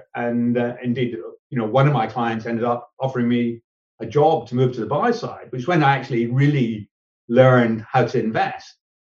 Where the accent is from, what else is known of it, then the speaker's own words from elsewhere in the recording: Scotland, United Kingdom; I learned that, although being Scottish, it wasn't, you know, I'd done my apprenticeship.